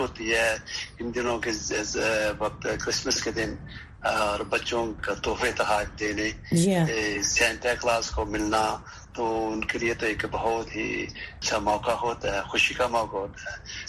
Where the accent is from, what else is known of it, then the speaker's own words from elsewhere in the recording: Pakistan; چونکہ ہم پاکستانی ہیں